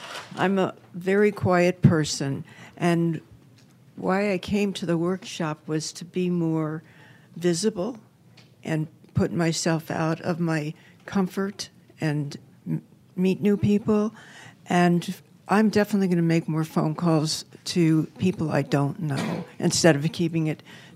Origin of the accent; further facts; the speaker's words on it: Utah, United States; from Utah